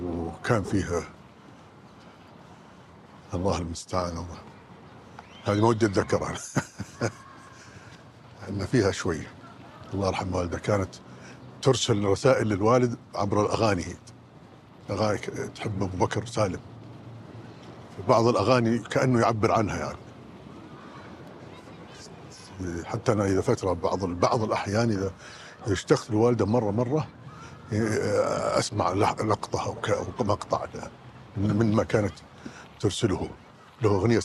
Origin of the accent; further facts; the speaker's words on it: Riyadh, Riyadh Province, Saudi Arabia; أنا ولدت في الرياض اللي لو ما في ولا واحد من الجيل الجديد يتخيلها ولا يتوقعها.